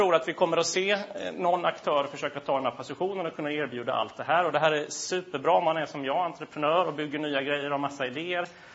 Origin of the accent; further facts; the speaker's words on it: Malmö, Skåne, Sweden; Jag är från Malmö så jag kan inte riktigt värdera om det här är en bra topplista eller inte.